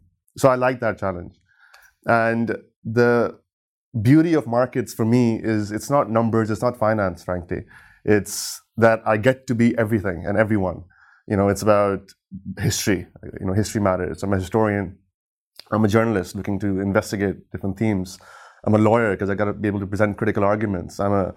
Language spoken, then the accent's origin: English; Dubai, United Arab Emirates; now in Canada; I'm from Pakistan. I was born and raised in Dubai, and I've spent half of my adult life in Canada.